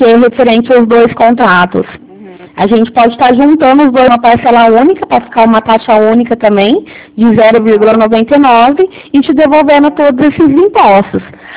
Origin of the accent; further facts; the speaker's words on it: Ribeirão Preto, São Paulo, Brazil; Sim, eu sou daqui de Ribeirão.